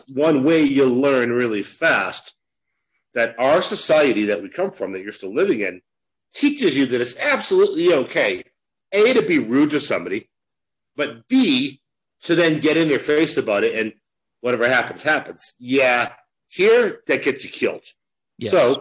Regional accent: United States; now in Mexico; people often have no idea that I'm from the United States.

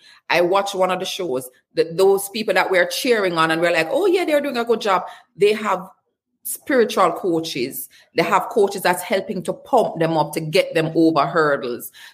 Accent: Jamaica; especially in US dollars as a Jamaican

